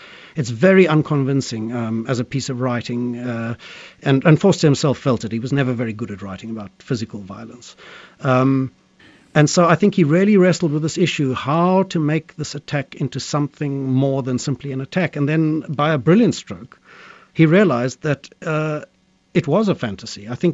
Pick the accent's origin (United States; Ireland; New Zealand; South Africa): South Africa; I grew up with this in South Africa